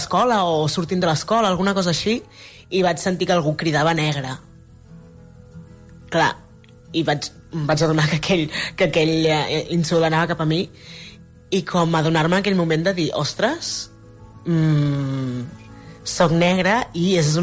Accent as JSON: {"language": "Catalan", "town": "Els Hostalets de Balenyà", "region": "Catalonia", "country": "Spain", "said": "jo sóc dels Hostalets de Balanyà i allà la veritat és que érem molt poques famílies."}